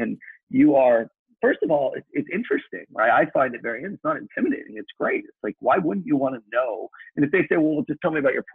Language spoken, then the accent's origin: English; Culver City, California, United States; he's from Santa Monica, I'm from Culver City.